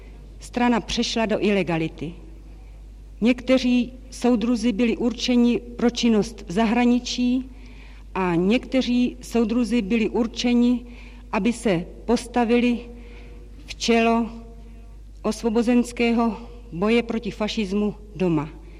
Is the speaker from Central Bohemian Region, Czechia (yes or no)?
yes; Ostředek, Central Bohemian Region, Czechia; born there; now in Prague, Czechia; V Ostředku u Benešova.